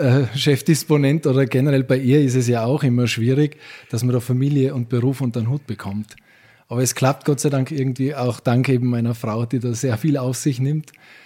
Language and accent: German; Alpbach, Tyrol, Austria; ich bin hier aufgewachsen in Tirol, in Alpach, das ist ein ganz ein kleines, überschaubares Bergdorf hier.